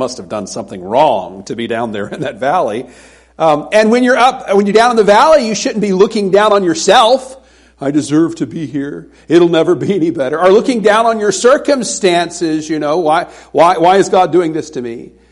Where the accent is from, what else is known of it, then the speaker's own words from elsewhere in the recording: the South, United States; I grew up in the South, and I'm not a particular fan of Southern gospel music